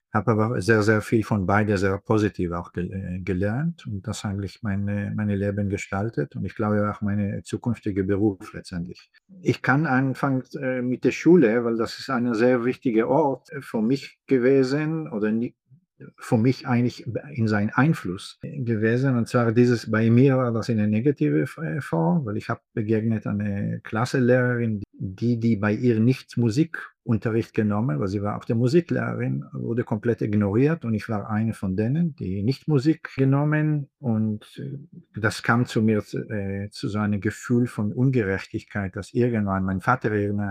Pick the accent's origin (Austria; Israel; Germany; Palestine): Israel; German is a second language; Man kann das vielleicht an meinem Akzent schon, werde später auf meine Grammatik vielleicht zu erkennen. Deutsch ist nicht meine Muttersprache. Bin in Israel geboren, aufgewachsen.